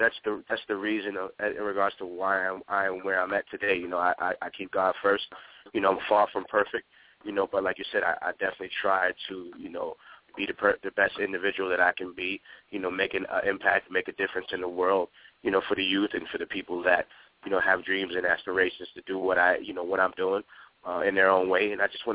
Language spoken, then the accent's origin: English; Bronx, New York, United States; I'm from the hood. I'm from the Bronx, man.